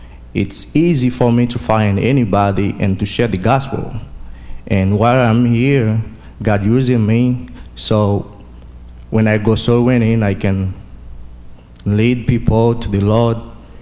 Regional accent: Haiti; I'm from Haiti.

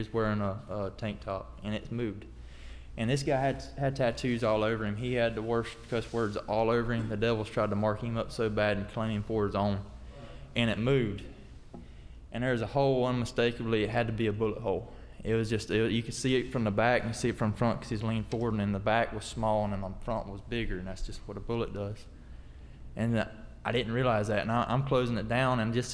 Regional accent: Arcadia, Florida, United States; I'm a freshman at Lamar Baptist College. I'm from Arcadia, Florida, down in Heritage Baptist Church.

